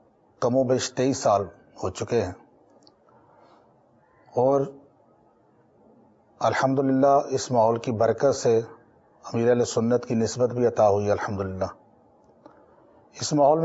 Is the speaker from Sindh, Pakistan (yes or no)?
no; Gujrat, Punjab, Pakistan; میرا تعلق گجرات شہر سے ہے